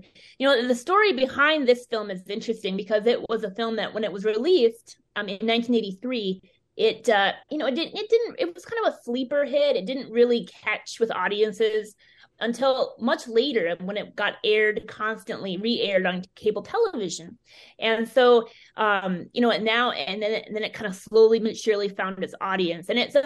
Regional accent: Minnesota, United States; I'm originally from Minnesota, and I know that one of our theaters in the Twin Cities, the Guthrie.

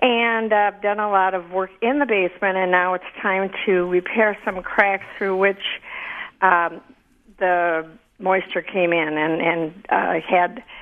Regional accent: Chicago, Illinois, United States; I'm from Chicago, so I pronounce it Milwaukee, not Milwaukee.

